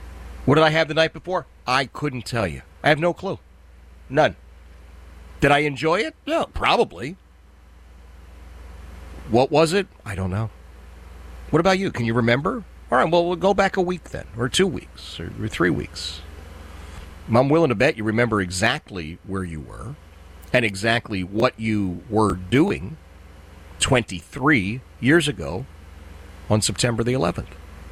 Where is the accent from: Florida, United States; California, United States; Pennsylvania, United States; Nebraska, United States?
Pennsylvania, United States; Philadelphia; but when I was growing up in Philadelphia, firehouses were, well, they were exactly that.